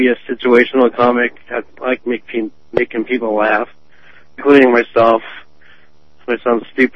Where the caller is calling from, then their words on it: Erie, Pennsylvania, United States; So, to me, I'm from Erie, Pennsylvania.